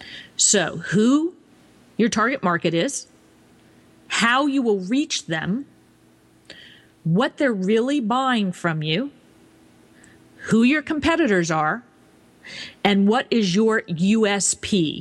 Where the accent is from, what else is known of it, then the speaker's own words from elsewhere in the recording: Kansas City, United States; now in New York City, United States; from growing up in Kansas City to New York City, where I live now, to Paris, France, to Venice, Italy.